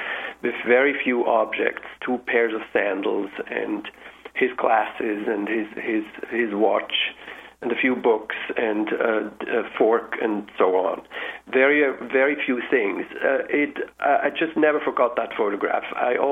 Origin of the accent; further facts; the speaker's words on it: Switzerland; English is a second language; When I was a teenager, and I'm from Switzerland